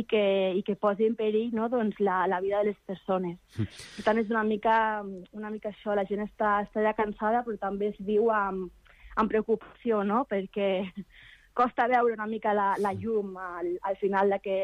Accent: Lleida, Catalonia, Spain; accent: Lleida; pel meu accent no puc, la gent no pot evitar, no? que no soc de Barcelona, que soc de Lleida. El que passa que jo ara actualment no estic vivint a Lleida, però sí que és cert que tinc família, no?, que és de Lleida i que està allí

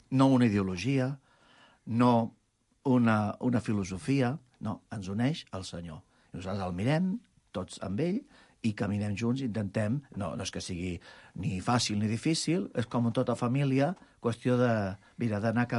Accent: Barcelona, Catalonia, Spain; Jo sóc d'aquí, de Barcelona, i de família immigrada. Van venir els meus pares de Granada, vaig néixer jo aquí a Barcelona, i la família estem aquí radicats i instal·lats aquí. I aquí vaig créixer i visc a la família, tenim la tinc a Cornellà de Llobregat.

